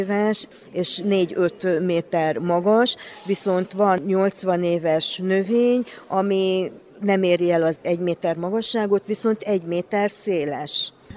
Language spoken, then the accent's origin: Hungarian; Kiskőrös, Bács-Kiskun, Hungary; Magyarországról jöttünk Kiskörösről, a Pekóna kaktusz kertészetről.